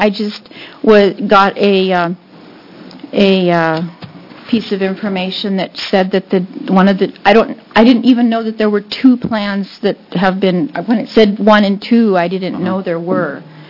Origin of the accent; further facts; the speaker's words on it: United States; I'm from Marion County